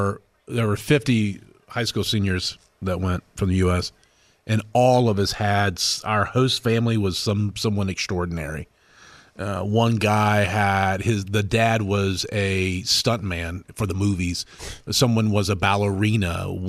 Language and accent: English; Cookeville, Tennessee, United States; I'm from Cookeville, and so they want us to bring these gifts.